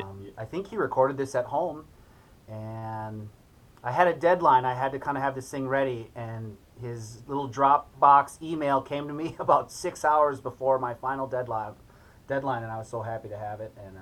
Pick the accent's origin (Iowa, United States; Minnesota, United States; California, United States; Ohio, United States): Minnesota, United States; Duluth; now in Brainerd, United States; I'm from the Duluth area. I had a record label there for maybe 10 years. I moved to the Brainerd area about 10 years ago.